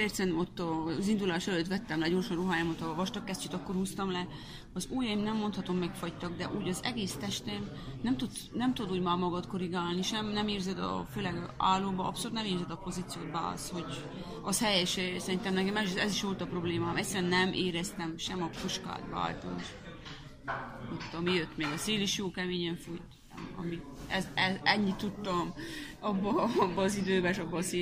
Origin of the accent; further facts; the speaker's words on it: Harghita, Romania; És még csíkiek is vagyunk.